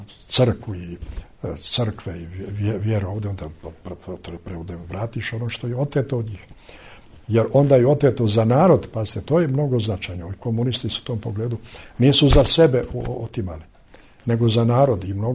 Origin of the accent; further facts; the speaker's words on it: Morača, Kolašin Municipality, Montenegro; ja sam iz Morača. Manastir Morača ima divnu zemlju oko manastira